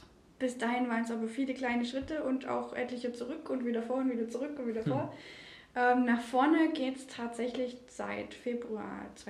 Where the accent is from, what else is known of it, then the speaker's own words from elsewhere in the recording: Thuringia, Germany; Genau, ich komme gebürtig aus Thüringen